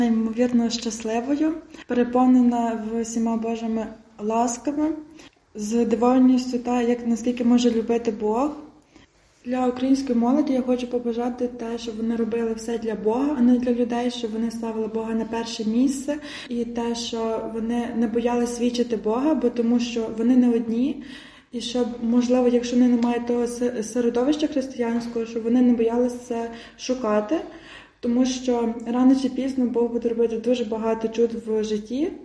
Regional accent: Ternopil Oblast, Ukraine; я з Тернопільщини.

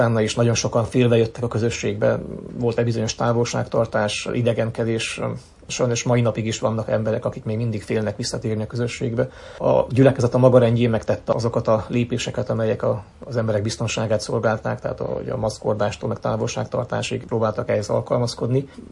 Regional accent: Transylvania, Romania; now in United States; úgy, amiképpen otthon, Erdélyben vagy akár az anyországban is szükség van a magyarjainknak a lelki gondozására

